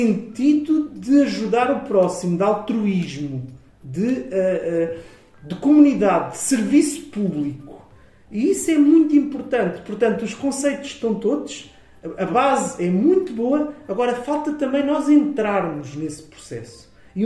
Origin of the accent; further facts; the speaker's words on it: Odivelas, Lisbon, Portugal; Mando um abraço para Odivelas, a terra onde nasci, onde cresci, onde vivo e onde trabalho.